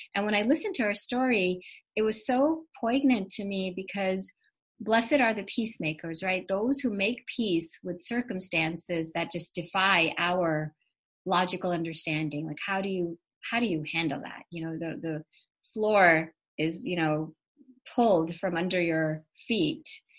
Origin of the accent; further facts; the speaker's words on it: India; English is a second language; And I'm from India